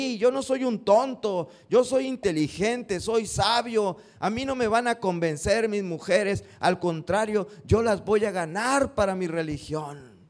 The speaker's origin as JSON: {"language": "Spanish", "country": "Mexico", "said": "Como nosotros, imagínense, somos mexicanos"}